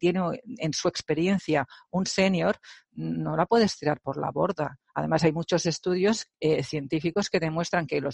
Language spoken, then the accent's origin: Spanish; Catalonia, Spain; Aquí en el Penedès, que es mi tierra es el Penedès, cerca de Barcelona